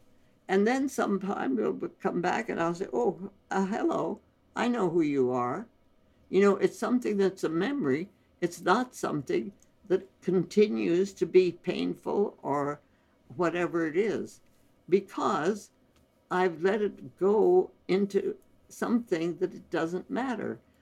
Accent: India; English is a second language; which in Hindustani, because we were born and raised in India, kuch purwani means it doesn't matter.

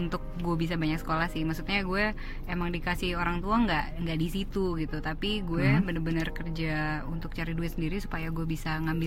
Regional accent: Sydney, New South Wales, Australia; moved away as an adult; also born or lived in Milan, Italy; Di Sydney. Berarti lalu pindah ke Milan setelah dewasa. Jadi yang membentuk aku bukan Italia, tapi Sydney.

